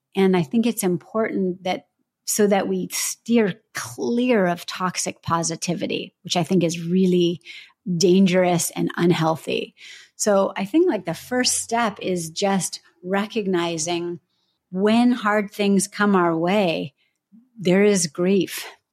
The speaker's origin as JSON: {"language": "English", "region": "California", "country": "United States", "said": "I'm from California."}